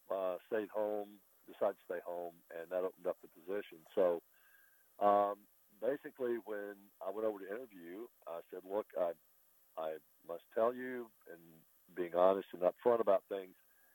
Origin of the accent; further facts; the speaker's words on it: Lincoln, Alabama, United States; I grew up in Lincoln, Alabama around black kids, but they went to their school and we went to our school.